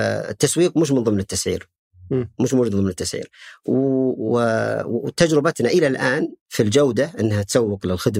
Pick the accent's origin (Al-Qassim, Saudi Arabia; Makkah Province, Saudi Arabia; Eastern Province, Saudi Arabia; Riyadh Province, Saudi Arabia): Eastern Province, Saudi Arabia; يمكن أنا القلب شرقاوي بس يمكن روح جدة